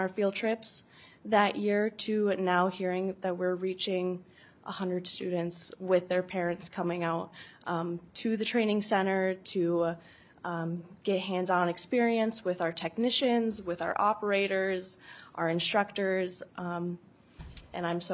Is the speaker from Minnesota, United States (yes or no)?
yes; Caledonia, Minnesota, United States; from Caledonia, Minnesota. I am 20 years old, almost 21.